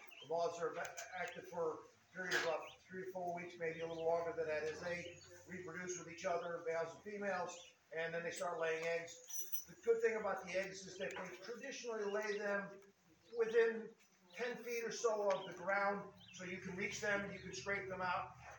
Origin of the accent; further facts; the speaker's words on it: New York, United States; I grew up with them on Long Island back when I was in high school.